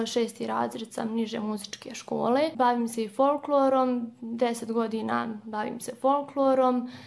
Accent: Pale, Republika Srpska, Bosnia & Herzegovina; rodom sam sa Pala.

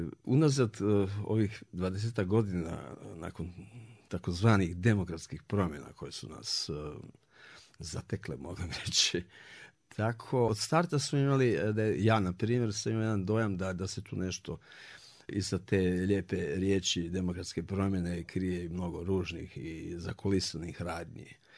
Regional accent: Ćuprija, Šumadija and Western Serbia, Serbia; born there; Ja sam rođen u Čupriji, u Srbiji, mi je otac bio vojno lice, zapravo prvo partizan

